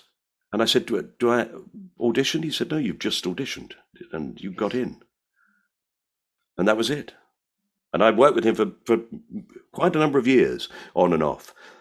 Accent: Orpington, London, United Kingdom; I think I still sound like I come from Orpington.

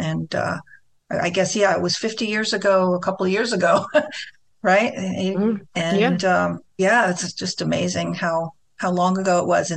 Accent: New Jersey, United States; So I grew up in New Jersey, and this was actually during the 60s, from about 64

